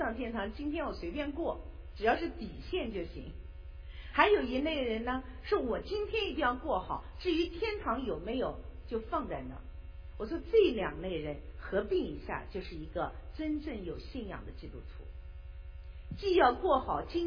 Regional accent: China; 那这个地方我觉得我们作为中国人，我是一个非常受中国文化熏陶的一个人

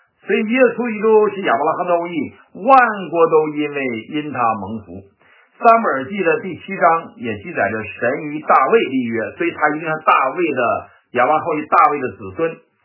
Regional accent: China; now in United States; 那么第二个就讲我们从中国来到美国啊，从中国来到美国

